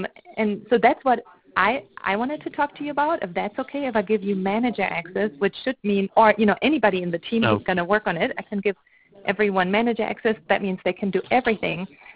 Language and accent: English; Germany; accent: German; English is a second language; moved away as an adult; also born or lived in Estonia; I grew up in Germany, so that's my accent is German.